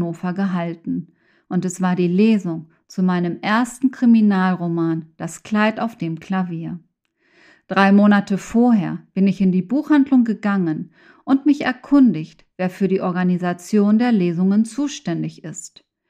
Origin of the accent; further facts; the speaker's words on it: Mexico; Mein Kriminalroman »Das Kleid auf dem Klavier« spielt in meiner Heimat Mexiko.